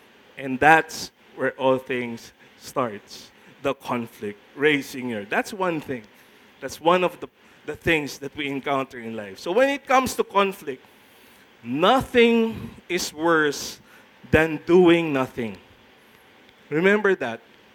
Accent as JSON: {"language": "English", "country": "Philippines", "said": "You know, in the Philippines, besides, I'm a Filipino."}